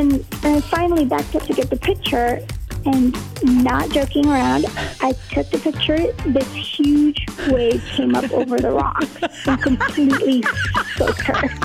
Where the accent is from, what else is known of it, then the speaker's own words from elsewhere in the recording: McFarland, United States; I'm from McFarland.